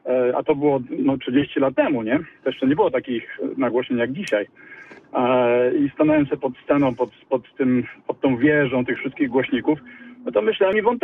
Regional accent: Jarocin, Greater Poland Voivodeship, Poland; Ja pochodzę z Jarocina, wychowałem się na festiwalach

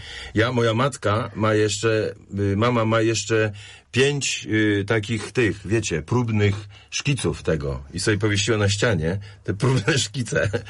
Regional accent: Puławy, Lublin Voivodeship, Poland; ja się wychowałem w mieście Puławy

